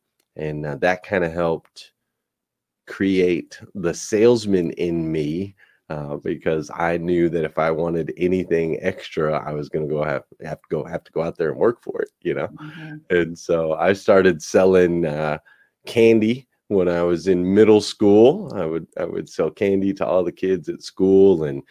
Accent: Flagstaff, Arizona, United States; So I grew up in Flagstaff, Arizona. That's where I spent most of my years, very early years. My dad was in the military.

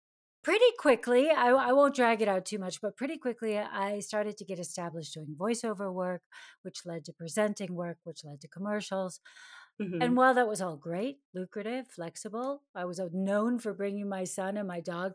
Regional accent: United States; moved away as an adult; now in Germany; So, yes, I am an American actor. I was a professional actor in the States

